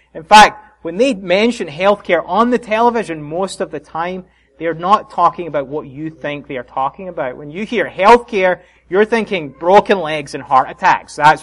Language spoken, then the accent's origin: English; Scotland, United Kingdom; we went to the United Kingdom, where I'm from, in case you didn't already know. But I'm from Great Britain, the best part, Scotland.